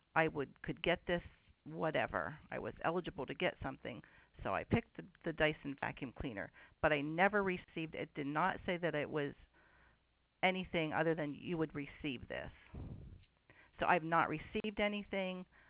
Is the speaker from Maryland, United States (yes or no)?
no; Pennsylvania, United States; I'm from Pennsylvania.